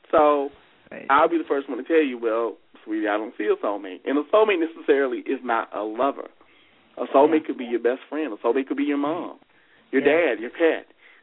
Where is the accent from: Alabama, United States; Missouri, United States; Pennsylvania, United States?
Alabama, United States; I'm originally from the Deep South. I'm a Southern boy. I'm originally from Alabama, but I now live in the Midwest.